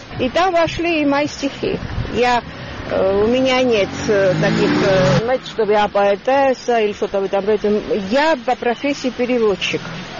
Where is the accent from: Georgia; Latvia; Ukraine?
Georgia; Tskhinvali, Shida Kartli; also born or lived in Tbilisi; Я родилась в Тбилиси, но выросла в Цхинвале.